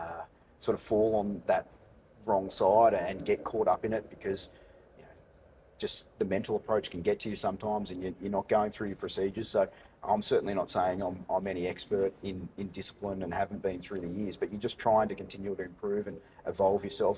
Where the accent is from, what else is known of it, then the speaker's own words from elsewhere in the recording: Sydney, New South Wales, Australia; now in Victoria, Australia; I grew up in Sydney